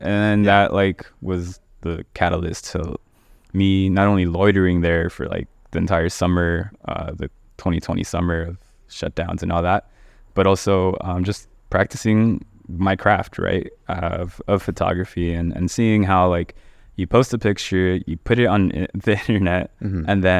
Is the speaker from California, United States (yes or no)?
yes; Los Angeles, California, United States; Like I'm from Southeast LA.